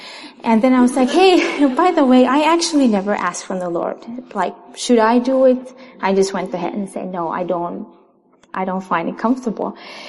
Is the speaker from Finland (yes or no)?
yes; Finland; I'm from Finland